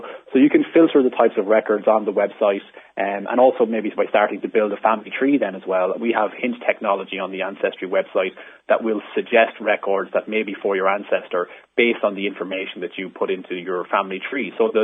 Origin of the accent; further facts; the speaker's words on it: Ireland; I'm a child of the 1980s, and kind of growing up in Ireland, maybe in that particular time